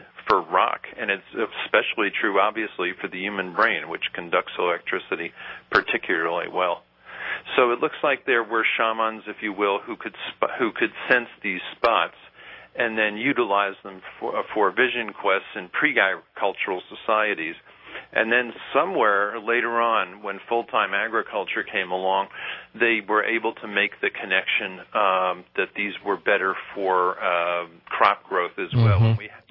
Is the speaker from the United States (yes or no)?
yes; Northeast, United States; And I'm from the Northeast, and it began to remind me of the old-fashioned ice houses that we used to have here